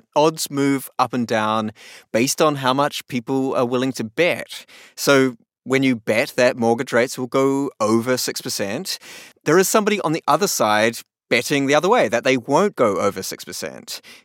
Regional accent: New Zealand; actually in my home country, in New Zealand.

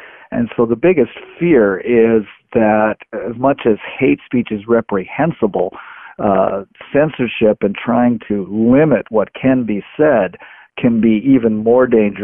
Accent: Albert Lea, Minnesota, United States; I'm from Albert Lea, Minnesota.

